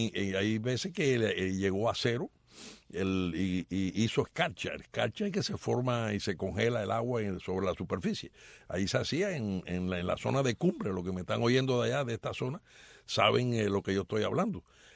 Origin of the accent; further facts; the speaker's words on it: Cuba; moved away as an adult; now in United States; yo salí de Cuba, ya tenía 18, 19 años, yo cumplí 19 años más o menos en el traspaso de Cuba para acá, para los Estados Unidos. Pero viví desde muchacho allí, se vivió los años 40, los años 50